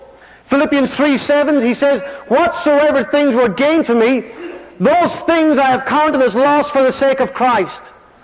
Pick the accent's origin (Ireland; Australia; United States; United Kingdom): Ireland; When I grew up in Ireland, one of my best friends used to love to gamble.